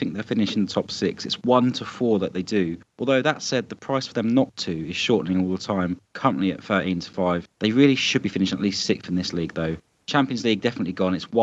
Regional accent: Milton Keynes, South East England, United Kingdom; Well, Neymar is still recovering from the injury picked up in Milton Keynes, which is the best contribution my hometown has ever made to English football.

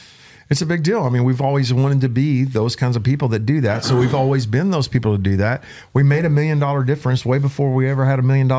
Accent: Glen Rose, Texas, United States; so I'm in my hometown of Glen Rose, Texas.

